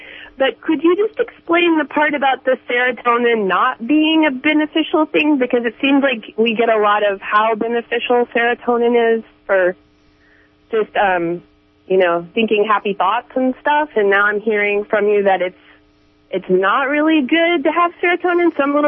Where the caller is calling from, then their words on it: Arcata, California, United States; I'm from Arcata.